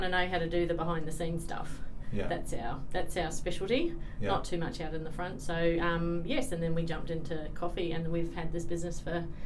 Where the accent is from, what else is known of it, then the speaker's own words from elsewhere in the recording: New Zealand; now in Australia; No, you're confusing me because I'm a Kiwi.